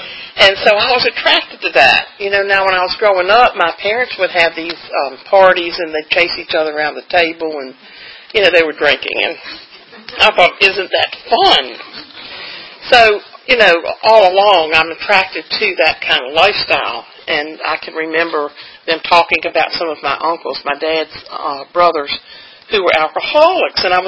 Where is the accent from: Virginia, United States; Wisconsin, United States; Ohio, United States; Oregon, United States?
Virginia, United States; Newport News; born there; I'll start off by telling you that I was born in Newport News, Virginia.